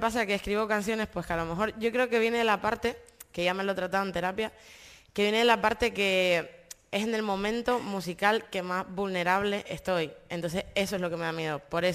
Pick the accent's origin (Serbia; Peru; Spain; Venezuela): Spain; Canary Islands; Siento que, bueno, que todos somos españoles, yo me siento canaria, con orgullo.